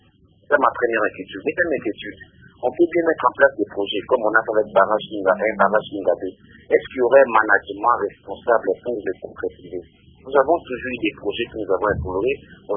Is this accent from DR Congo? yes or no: yes; DR Congo; Et on se pose une seule question en tant que Congolais.